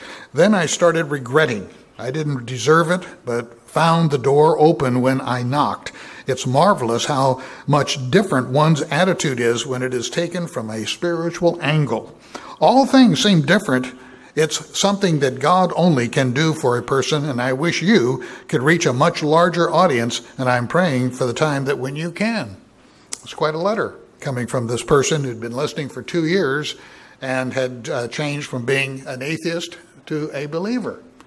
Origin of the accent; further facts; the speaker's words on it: Oregon, United States; Now, when I grew up in outside of Portland, Oregon, as a teenager, I took Mad magazine.